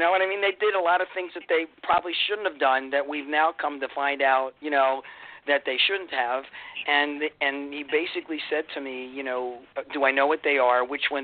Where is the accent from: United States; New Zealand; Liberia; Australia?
United States; Baltimore, Maryland; Well, I grew up in Baltimore